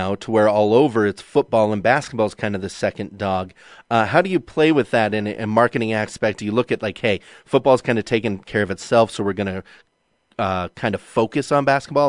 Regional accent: Bozeman, Montana, United States; So spinning off that a little bit, I grew up here in Bozeman.

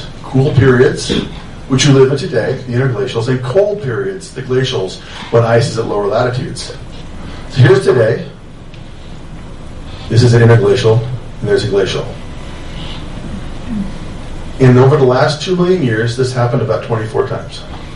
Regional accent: Seattle, Washington, United States; And I'm from Seattle. We use the Space Needle in Seattle as our measuring stick.

